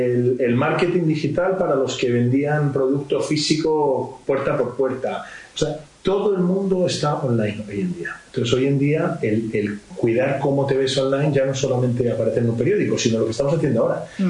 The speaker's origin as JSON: {"language": "Spanish", "country": "United States", "tie": "born there", "also_born_or_lived": "Spain", "said": "Yo nací en Estados Unidos. Entonces, yo vivía en España, pero podía viajar a Estados Unidos porque era americano"}